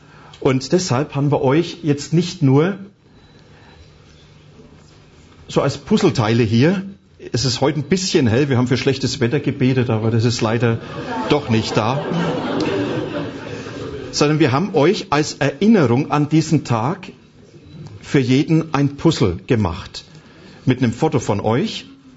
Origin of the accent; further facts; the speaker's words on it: Bavaria, Germany; Jetzt komme ich aber aus Franken. Und dort gibt's kein P und kein B, sondern da gibt's nur B, hartes und weiches B.